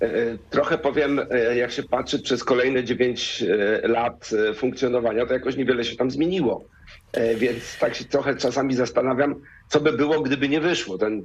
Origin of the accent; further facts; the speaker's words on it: Poznań, Greater Poland Voivodeship, Poland; Wie pan co, ja jestem poznaniakiem, jestem miłośnikiem tego miasta.